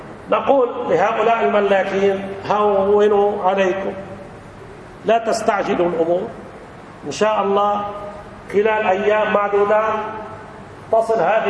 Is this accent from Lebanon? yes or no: yes; Lebanon; كما حصل عندنا في لبنان بعد الحرب اللي سموها حرب أهلية